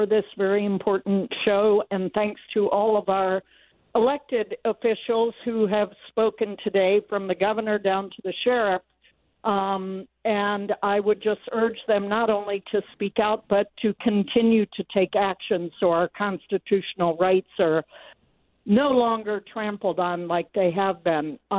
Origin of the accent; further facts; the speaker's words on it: Minnesota, United States; On a very personal level, I'm also from Minnesota.